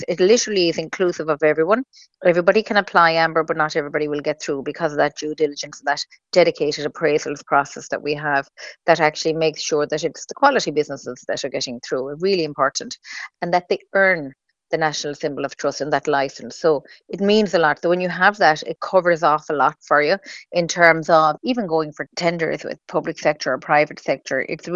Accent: Ireland; Now, we are very committed to being European as well as Irish.

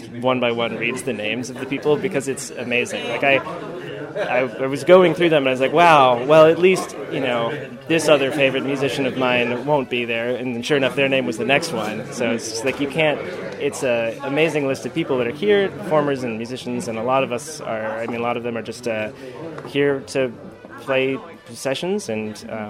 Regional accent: Boston, Massachusetts, United States; I'm from Boston.

